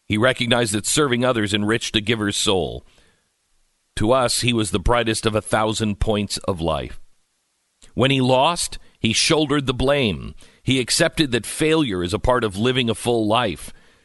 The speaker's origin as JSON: {"language": "English", "region": "Oklahoma", "country": "United States", "said": "I'm from Oklahoma. There's no privilege at all in that."}